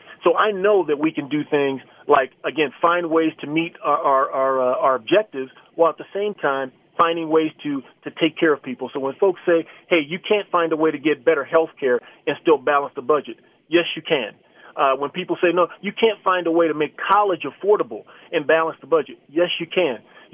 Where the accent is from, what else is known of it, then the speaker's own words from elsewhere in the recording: Key West, Florida, United States; now in Chaska, United States; most people know that I'm from Key West, Florida originally, but I am an adopted Minnesotan. We lived here for 15 years now. Me and my wife live out in Chaska.